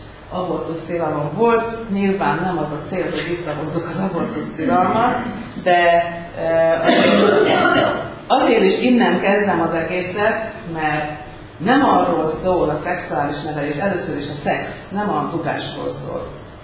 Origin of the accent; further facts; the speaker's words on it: Kecskemét, Bács-Kiskun, Hungary; én ugye kecskeméti vagyok